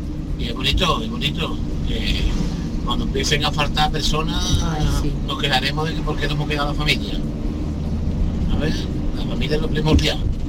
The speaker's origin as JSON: {"language": "Spanish", "town": "Seville", "region": "Andalusia", "country": "Spain", "said": "de Sevilla."}